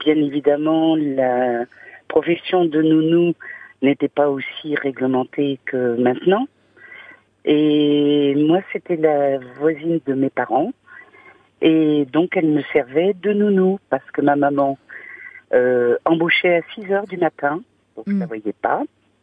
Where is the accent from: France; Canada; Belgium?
France; Nouvelle-Aquitaine; moved away as an adult; je pouvais être quelques mois, voire même quelques années, puisque j'ai quitté la Vienne bon, pour déplacement professionnel, oui.